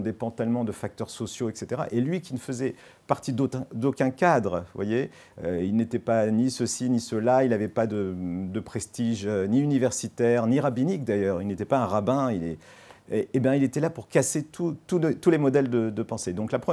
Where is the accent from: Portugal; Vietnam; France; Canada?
France; Paris, Île-de-France; born there; j'étais adolescent, je suis né à Paris, vous savez